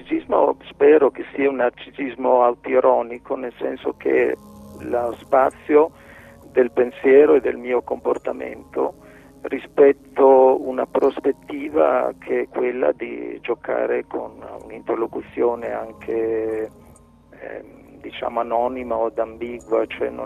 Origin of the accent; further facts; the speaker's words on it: Vergato, Emilia-Romagna, Italy; born there; sugli Appennini Toscano-Emiliani, dove sono nato a Vergato